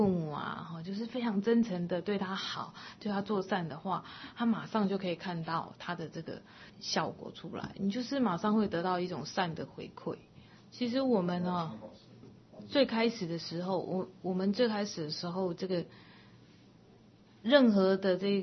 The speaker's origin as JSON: {"language": "Chinese", "country": "China", "said": "因为他符合我们中国的一种民族性，还有我们就是中国人的这个背景"}